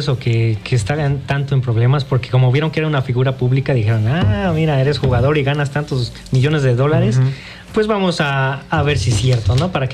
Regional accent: Mexico; somos vecinos, somos mexicanos

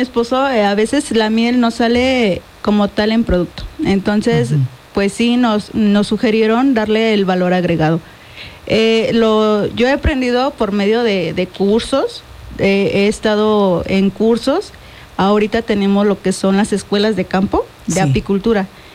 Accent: Xochitlán, Puebla, Mexico; Somos del pueblo de Xochitlán. Allá es muy conocido por el pueblo de las flores.

